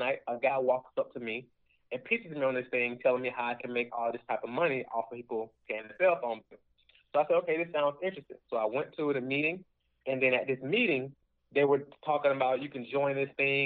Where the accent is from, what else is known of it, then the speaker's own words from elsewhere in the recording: Atlanta, Georgia, United States; I grew up, you know, I'm from Atlanta, Georgia. I grew up in a drug-infested environment.